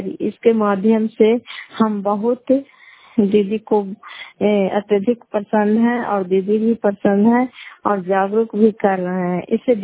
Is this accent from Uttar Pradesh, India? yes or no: no; Bihar, India; घर का तेपुर पंचायत मकरौता, जिला नालंदा, कराकसरा ब्लॉक की निवासी हूँ।